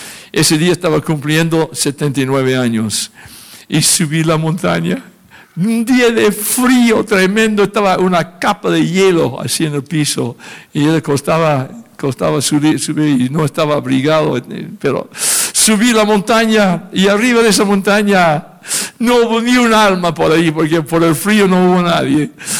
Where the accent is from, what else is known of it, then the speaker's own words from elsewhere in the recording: Oregon, United States; born there; volví al norte, a la ciudad donde yo nací, en Oregón